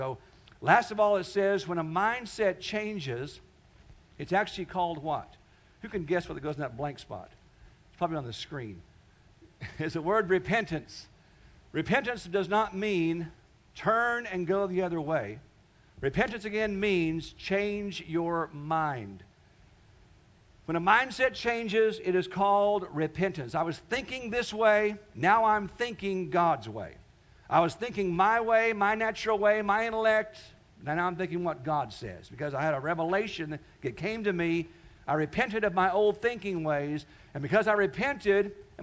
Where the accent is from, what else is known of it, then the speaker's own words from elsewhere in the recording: Wichita, Kansas, United States; I was raised in Kansas back in the 60s and 70s, and there's a lot of tornadoes that come through Kansas on a regular basis every summer